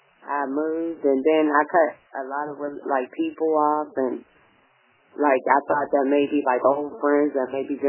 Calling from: Pittsburgh, Pennsylvania, United States; This is Pittsburgh, Pennsylvania.

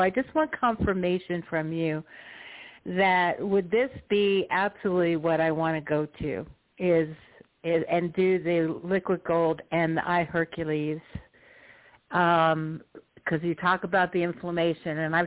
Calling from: Colorado, United States; in Colorado.

